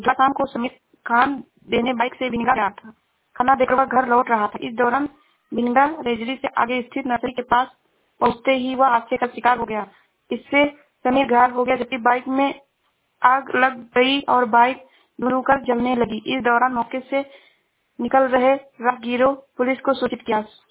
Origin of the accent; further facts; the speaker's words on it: Uttar Pradesh, India; मैं जिला श्रावस्ती से हूँ।